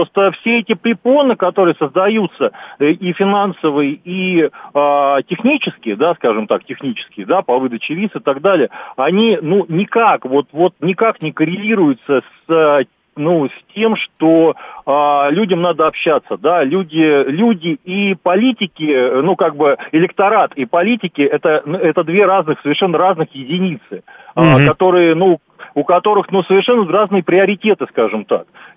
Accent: Moscow, Russia; я из Москвы.

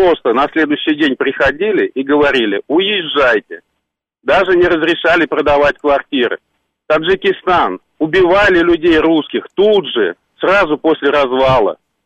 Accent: Turkmenistan; Я сам из Туркмении

